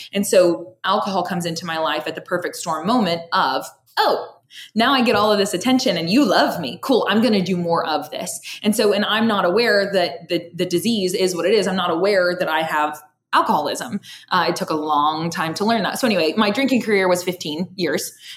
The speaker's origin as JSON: {"language": "English", "town": "Shawnee", "region": "Oklahoma", "country": "United States", "lives_now": "Norman, United States", "said": "I moved to Norman, Oklahoma. So I'm from Shawnee, Oklahoma originally. And I moved to Norman when I was 20, 21, something like that. And so 45 minutes away. So still very nearby, still in Oklahoma."}